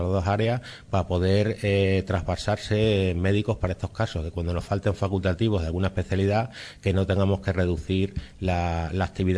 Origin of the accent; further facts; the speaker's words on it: Castile and León, Spain; que yo vengo de Castilla y León